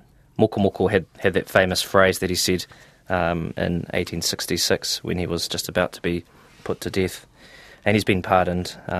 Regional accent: Whangarei, Northland, New Zealand; he's an ancestor that I'm from Whangarei. I was born and raised there, but he's from Opotiki.

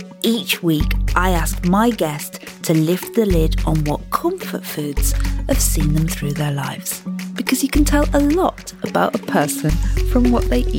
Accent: North West England, United Kingdom; Like I'm from the Lake District and people always say, oh, it's not even a big mountain.

